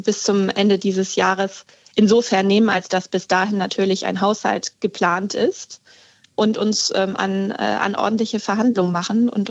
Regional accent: Schleswig-Holstein, Germany; Ich komme aus Schleswig-Holstein, da ist der Weg nicht weit.

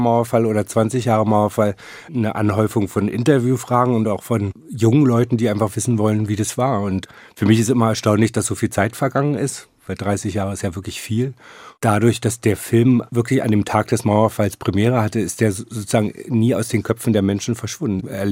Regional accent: East Germany, Germany; also ich sehe mich zwar immer als Ossi, aber ich habe viel im Westen erlebt

